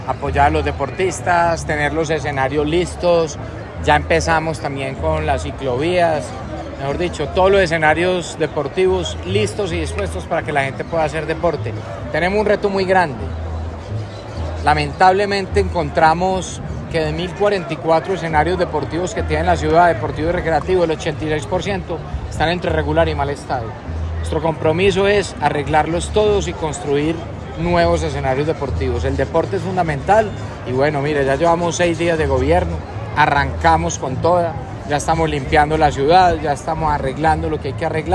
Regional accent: Colombia; Cuando nos tengamos que apoyar como colombianos y una ciudad sea sede de algo, ahí vamos a estar

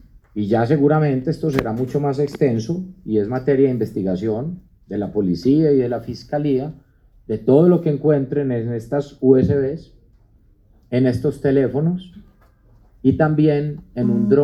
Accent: Colombia; que valoremos como colombianos lo que hace nuestra policía y nuestro ejército

